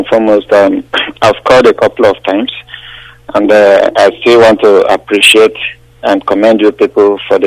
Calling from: Manitoba, Canada; I'm calling from Manitoba in Canada.

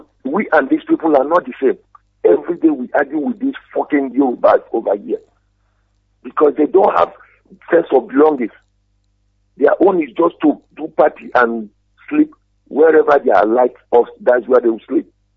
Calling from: Buffalo, New York, United States; I'm calling from Buffalo, America.

